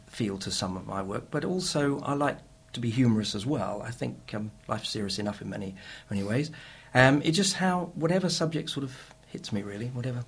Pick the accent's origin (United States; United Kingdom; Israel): United Kingdom; Clevedon, South West England; Well, I'm actually from Clevedon, which is not that international, but it is if you look out over to Wales, I suppose, across the Bristol Channel.